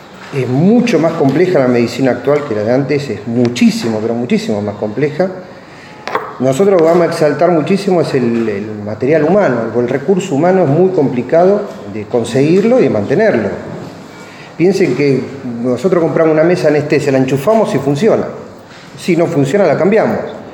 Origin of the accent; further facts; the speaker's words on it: Buenos Aires, Argentina; born there; now in Trenque Lauquen, Argentina; Yo nací en Buenos Aires, en Urquiza, y nunca pensé terminar en Trenquelauquen.